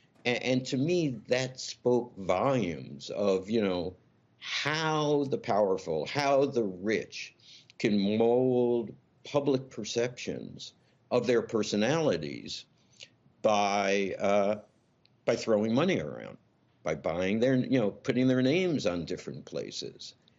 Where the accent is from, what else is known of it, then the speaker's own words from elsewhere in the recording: New York, United States; You know, I grew up in New York. I'm a New York kid.